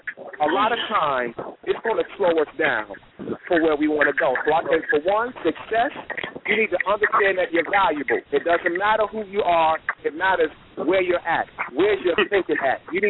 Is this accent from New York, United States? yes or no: yes; New York City, New York, United States; Now, listen, I'm from New York City. All we did was play ball.